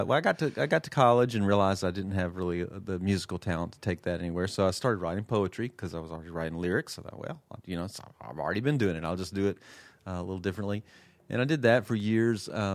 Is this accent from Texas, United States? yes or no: no; Mobile, Alabama, United States; So I'm originally from the Gulf Coast, from Mobile, Alabama